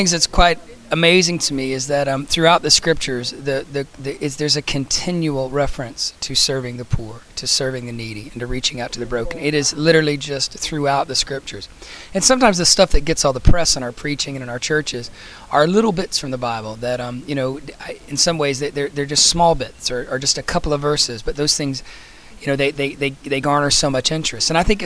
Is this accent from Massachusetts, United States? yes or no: no; Atlanta, Georgia, United States; now in Northern Ireland, United Kingdom; I'm from Atlanta, Georgia, in America originally, but I live now up on the north coast of Northern Ireland.